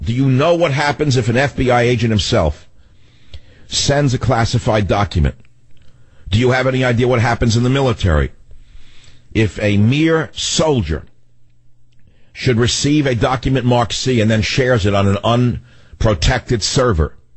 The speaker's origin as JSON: {"language": "English", "town": "San Francisco", "region": "California", "country": "United States", "tie": "born or raised there", "said": "Julie on KSFO in my hometown of San Francisco"}